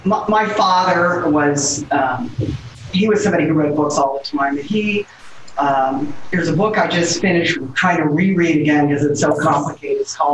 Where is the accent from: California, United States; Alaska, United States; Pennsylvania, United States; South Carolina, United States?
California, United States; Los Angeles; And I'm Black, I'm from the community, I'm from the Crenshaw District, and people expect a lot from you